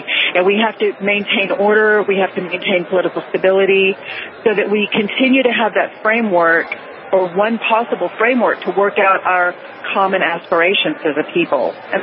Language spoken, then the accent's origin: English; Texas, United States; now in Europe; I am a Texan, native Texan, but I live in Europe, and I know that makes me an evil creature.